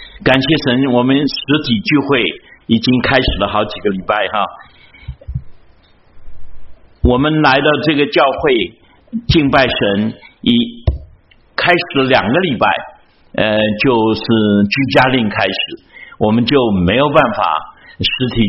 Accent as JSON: {"language": "Chinese", "region": "Texas", "country": "United States", "said": "特别我是从德州来的哈，德州的人就特别的傲慢哈"}